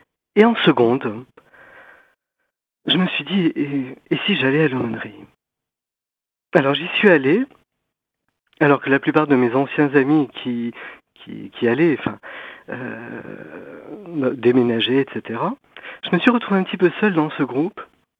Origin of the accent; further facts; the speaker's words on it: Saint-Sever, Nouvelle-Aquitaine, France; j'ai grandi donc dans les Landes, dans un petit village à Saint-Sevé, qui m'a beaucoup marqué. On allait à la messe tous les dimanches avec mes parents, avec ma mère et ma sœur, on faisait partie de la chorale du village.